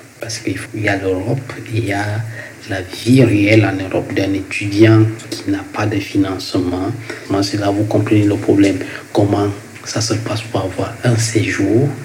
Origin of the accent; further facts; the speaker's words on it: Cameroon; Moi, je suis Camerounais